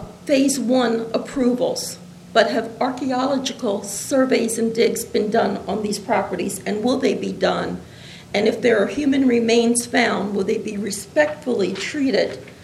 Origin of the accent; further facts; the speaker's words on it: Delaware, United States; And as an individual who co-resides, born and raised in Sussex County, that is of great concern to me.